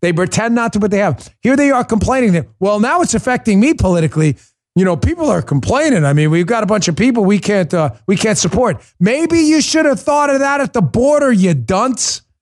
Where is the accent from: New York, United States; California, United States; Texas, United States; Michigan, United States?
New York, United States; I grew up in New York. My mother used to watch NBC News.